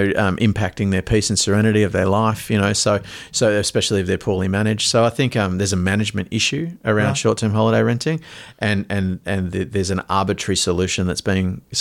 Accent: Noosa, Queensland, Australia; I grew up in Noosa Sound on the waterfront

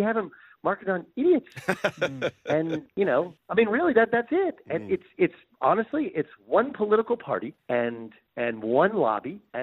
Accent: California, United States; also born or lived in Connecticut; When I moved from ESPN to CBS, I moved from Connecticut to California, where I grew up, and that's really why I took the job.

